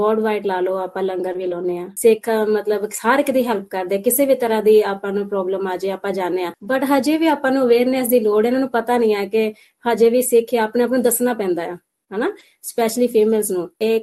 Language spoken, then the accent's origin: Punjabi; Amritsar, Punjab, India; now in Australia; ਮੇਰਾ ਪਿਛੋਕੜ ਅੰਮ੍ਰਿਤਸਰ ਸ਼ਹਿਰ ਹੈ, ਪੰਜਾਬ, ਤੇ ਮੈਂ ਉਦੋਂ ਵੀ ਸਪੋਰਟਸ ਕਰਦੀ ਸੀ। ਅੰਮ੍ਰਿਤਸਰ ਗੁਰੂ ਸਾਹਿਬ ਦੀ ਨਗਰੀ ਹੈ, ਉੱਥੇ ਪੇਰੈਂਟਸ ਨਾਲ ਗੁਰਦੁਆਰਾ ਸਾਹਿਬ ਜਾਣਾ, ਸੇਵਾ ਕਰਨੀ, ਪੰਜਾਬੀ ਕਮਿਊਨਿਟੀ ਵਿੱਚ ਵਿਚਰਨਾ